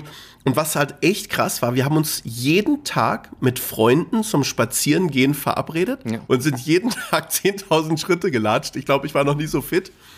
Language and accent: German; Berlin, Germany; ich bin Berliner.